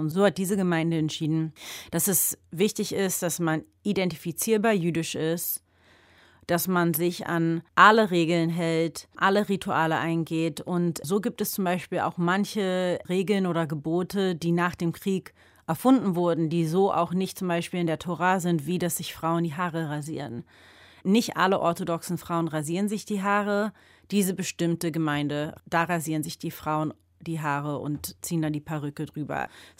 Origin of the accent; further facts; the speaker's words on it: Berlin, Germany; Ich komme aus Berlin, lebe zwischen Berlin und den USA. Wir sind beide jüdisch, haben vollkommen verschiedene Hintergründe und sind ganz anders aufgewachsen.